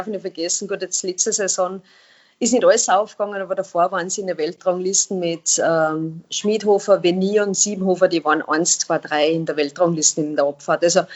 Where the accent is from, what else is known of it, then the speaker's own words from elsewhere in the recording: Austria; weil als Österreicher oder beim ÖSV gibt es natürlich schon einen extrem hohen Anspruch